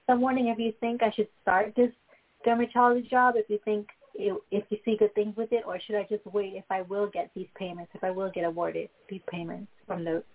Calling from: Long Island, New York, United States; I'm calling from Long Island, New York.

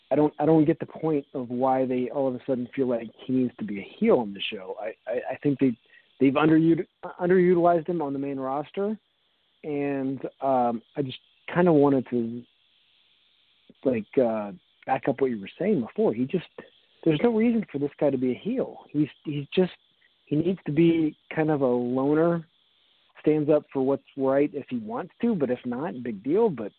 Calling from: Virginia, United States; I'm calling from Northern Virginia.

